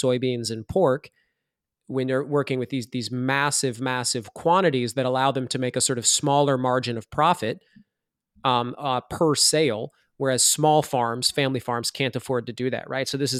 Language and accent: English; Iowa, United States